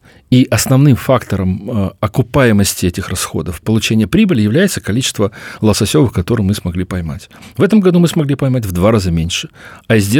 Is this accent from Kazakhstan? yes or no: no; Magadan, Magadan Oblast, Russia; also born or lived in Primorsky Krai; Я вырос в Магадане, детство прошло потом в Приморском крае, школьные годы, вуз.